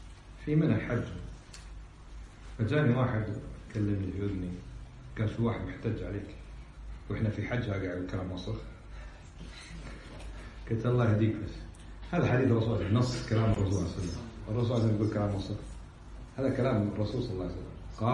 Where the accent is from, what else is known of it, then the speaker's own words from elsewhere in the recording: Kuwait; شوف شلون عندنا بالكويت